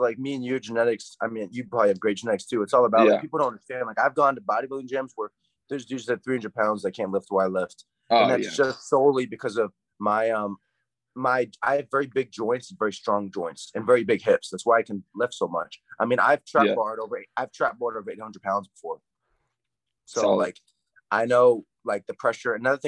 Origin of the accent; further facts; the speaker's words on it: Texas, United States; it really is the Jersey mentality, even though I'm from Texas.